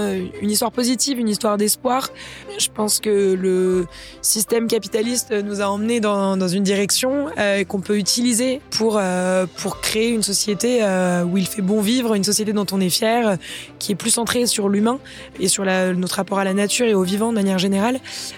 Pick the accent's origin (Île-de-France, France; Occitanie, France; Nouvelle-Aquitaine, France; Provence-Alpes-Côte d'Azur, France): Île-de-France, France; Paris; j'ai grandi à Paris avec des parents qui faisaient des professions libérales